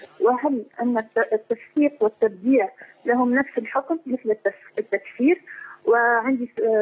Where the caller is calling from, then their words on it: Tunisia; من تونس، وقد كلمت فضيلتكم الأسبوع الماضي